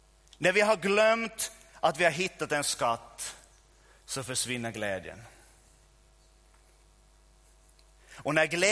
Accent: Närpes, Ostrobothnia, Finland; När det skedde en splittring i vår egen församling hemma i Närpes över trosrörelsen

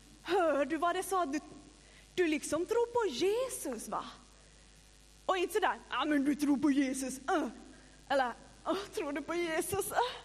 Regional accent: North Ostrobothnia, Finland; jag kommer från norra Österbotten.

